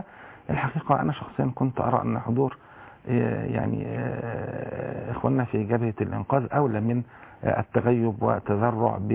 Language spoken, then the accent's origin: Arabic; Egypt; منزلة خاصة عندنا إحنا كمصريين